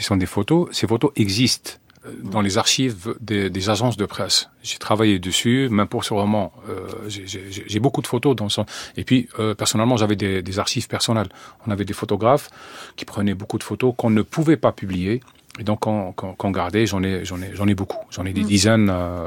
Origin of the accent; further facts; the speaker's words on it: Algeria; le fait d'écrire quand on est algérien sur l'Algérie, sur une tragédie algérienne